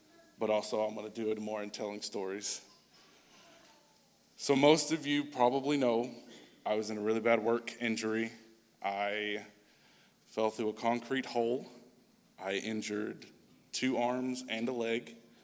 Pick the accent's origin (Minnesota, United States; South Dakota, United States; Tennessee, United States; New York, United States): Tennessee, United States; moved away as an adult; I'm originally from Tennessee. I lived there majority of my life until early 20s, went to Lipscomb for 2 years, got a concussion, decided maybe college isn't for me, moved up here